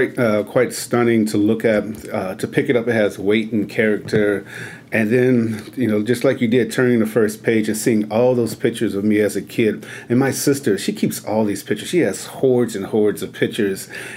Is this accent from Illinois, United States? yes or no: yes; Chicago, Illinois, United States; growing up in Chicago where sugar and cornbread is a religion, and taking that to the South and watch people get mad because there's sugar and cornbread.